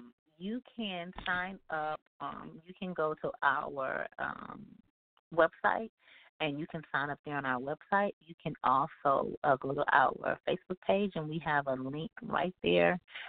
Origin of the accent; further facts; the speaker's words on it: Houston, Texas, United States; No, I'm originally from Houston, Texas, so I grew up here.